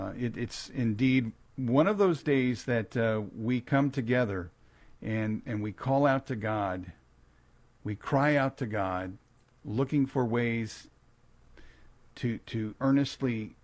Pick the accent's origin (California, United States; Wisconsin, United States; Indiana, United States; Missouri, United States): Missouri, United States; Let's go to Belinda in Missouri, my home state.